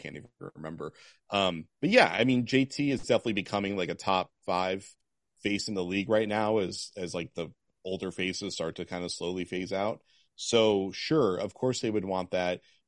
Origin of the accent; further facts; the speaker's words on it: Massachusetts, United States; like we're all from the Massachusetts area, right? So we're kind of used to diversity and we're used to global diversity and all that kind of stuff.